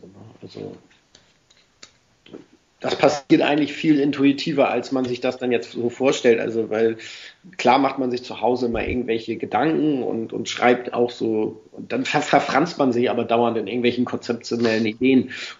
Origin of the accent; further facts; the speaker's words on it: Schleswig-Holstein, Germany; ich komme aus einem Landstrich, in dem Radio quasi durchaus als Bestrafung angesehen werden kann. Bei uns in Schleswig-Holstein gibt es NDR 2